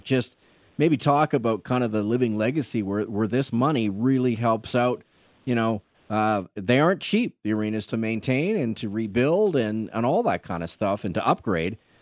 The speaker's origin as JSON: {"language": "English", "region": "Saskatchewan", "country": "Canada", "said": "I'm I'm from Saskatchewan originally"}